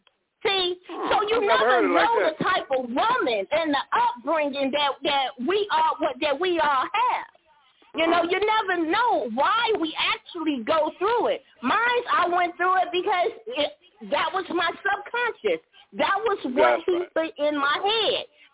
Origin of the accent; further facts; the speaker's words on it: Chicago, Illinois, United States; I'm straight from Chicago, straight from the project.